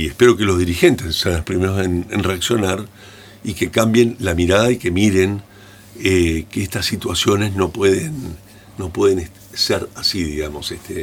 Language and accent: Spanish; Argentina; Yo quiero subrayar una frase que, como argentino